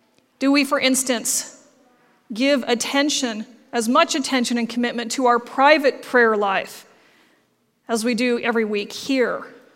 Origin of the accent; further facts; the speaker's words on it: United States; As much as we might feel like we are, you know, very, because we're very American, we're very independent